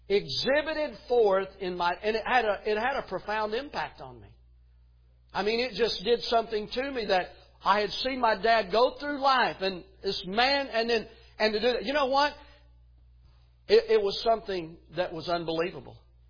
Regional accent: Tennessee, United States; And my dad, when I grew up in East Tennessee, my dad was always I always looked at my dad as the man's man.

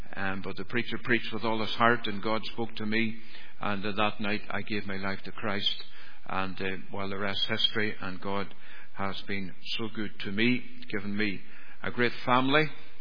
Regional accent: Ballynahinch, Northern Ireland, United Kingdom; now in Scotland; So I'm from Ballinahinch. I was brought up in a good home. It was a religious home. We went to our local Presbyterian church

